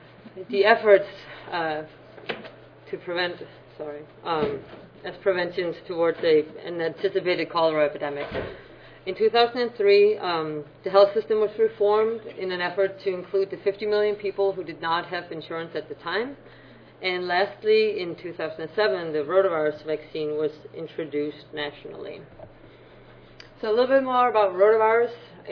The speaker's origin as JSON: {"language": "English", "country": "Denmark", "moved": "as an adult", "lives_now": "United States", "said": "So I am from Denmark. I completed a master's in molecular biology before moving to the U.S. working as a research assistant."}